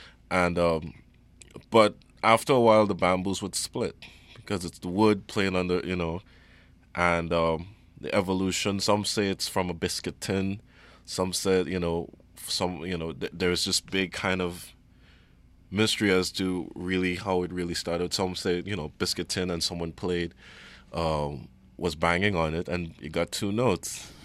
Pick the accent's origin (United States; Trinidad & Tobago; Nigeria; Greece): Trinidad & Tobago; And I was more embarrassed that I couldn't play as a Trinidadian.